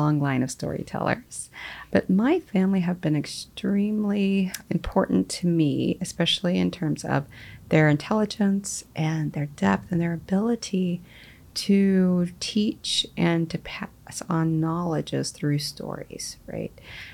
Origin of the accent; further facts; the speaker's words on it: Oklahoma, United States; I hail from the Choctaw Nation of Oklahoma.